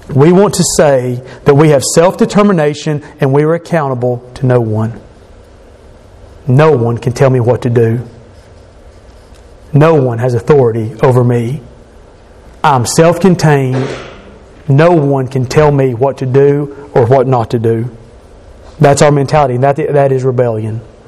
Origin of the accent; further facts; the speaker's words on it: Knoxville, Tennessee, United States; born there; I was born in Knoxville, Tennessee in 1981.